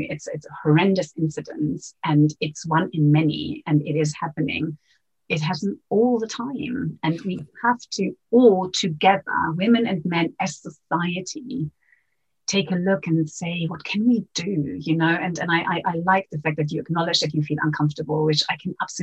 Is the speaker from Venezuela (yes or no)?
yes; Venezuela; because I saw in Venezuela, growing up in Venezuela, that they are disproportionately affected